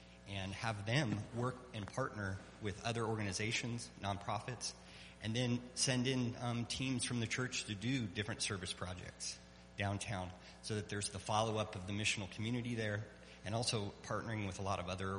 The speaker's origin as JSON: {"language": "English", "town": "Phoenix", "region": "Arizona", "country": "United States", "tie": "born or raised there", "said": "When I first got to downtown Phoenix, which is my hometown, I begin to just look at what ministries are already going on downtown."}